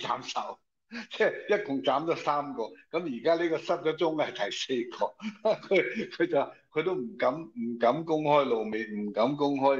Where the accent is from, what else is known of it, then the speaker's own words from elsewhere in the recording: Guangdong, China; 我哋广东人话发钱汗吓